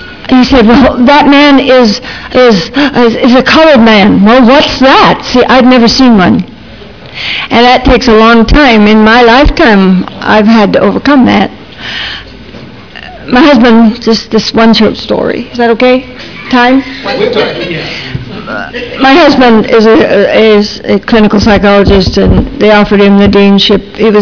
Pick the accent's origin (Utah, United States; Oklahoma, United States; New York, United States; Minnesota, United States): Utah, United States; Provo; I was raised in Provo, so on my way to Europe with my father when I was three